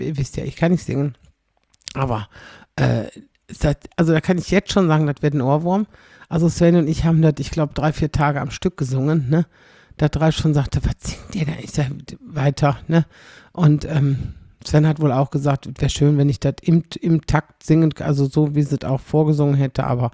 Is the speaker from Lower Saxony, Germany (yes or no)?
no; North Rhine-Westphalia, Germany; dass das eben meine Heimatstadt wäre